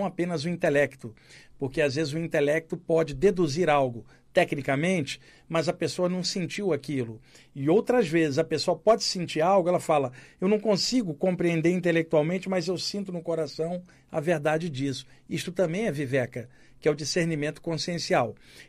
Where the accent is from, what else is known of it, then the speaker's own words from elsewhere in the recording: Rio de Janeiro, Brazil; now in São Paulo, Brazil; Eu sou do Rio de Janeiro e eu moro aqui em São Paulo há 30 anos.